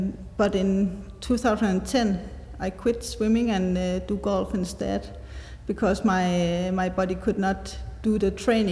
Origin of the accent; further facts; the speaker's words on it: Zealand, Denmark; as you know. I'm 34 years old, and I grew up in Zealand, Denmark, with my family.